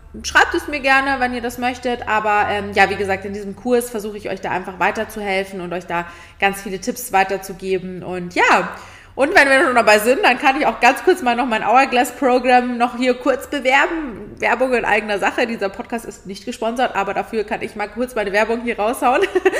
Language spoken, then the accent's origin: German; Munich, Bavaria, Germany; now in Berlin, Germany; ich komme ja aus München